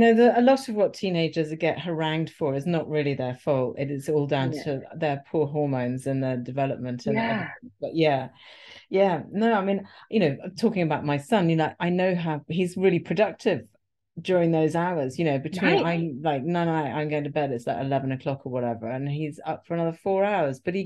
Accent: United Kingdom; Being British, I will have a nice cup of strong English tea, and that sorts me out for the rest of the day.

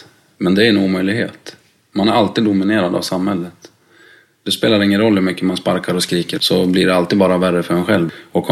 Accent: Dalarna County, Sweden; accent: Dalarna dialect; mitt dalmål har försvunnit lite grann. Jag har bara fått mer jävla mål nu.

